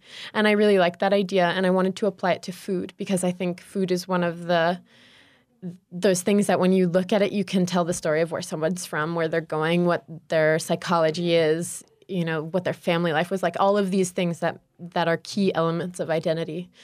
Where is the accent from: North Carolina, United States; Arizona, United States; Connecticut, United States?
Connecticut, United States; Wilton; also born or lived in New Haven; So I am from Connecticut in the United States. I was born in New Haven, but then when I was very young, moved to a small town called Wilton, Connecticut, which is in Fairfield County